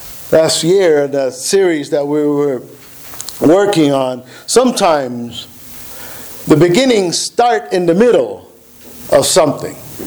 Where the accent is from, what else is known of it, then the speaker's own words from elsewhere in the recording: Puerto Rico; when I was growing up in Puerto Rico, Christmas wasn't the day. It was Epiphany.